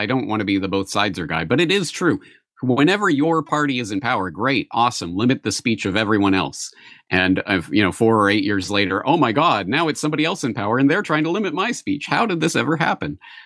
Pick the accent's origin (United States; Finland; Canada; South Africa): Canada; moved away as an adult; now in Japan; I'm a Canadian. I've lived in Japan for over 20 years now.